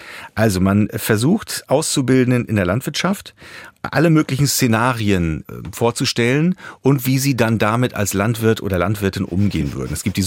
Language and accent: German; East Germany, Germany; weil ich bin in der DDR groß geworden